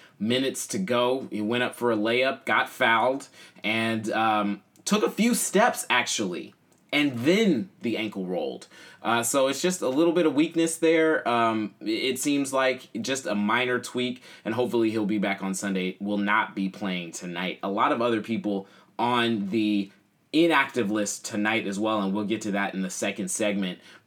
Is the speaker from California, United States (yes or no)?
yes; Oakland, California, United States; I'm from Oakland, if you didn't know. If you're a new listener, I talk about Oakland a lot. Oakland means a lot to me. The Bay Area means a lot to me